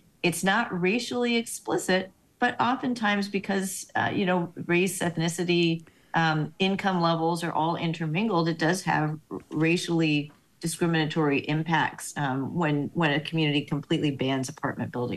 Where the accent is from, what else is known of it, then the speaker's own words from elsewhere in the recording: Houston, Texas, United States; So I grew up in Houston, the only large American city without zoning, and it's a bit of a hodgepodge.